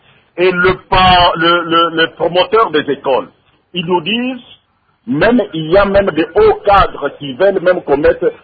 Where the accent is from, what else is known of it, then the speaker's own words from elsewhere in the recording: Lubumbashi, Haut-Katanga, DR Congo; ce fléau qui est très grave ici, chez nous, à Lubumbashi?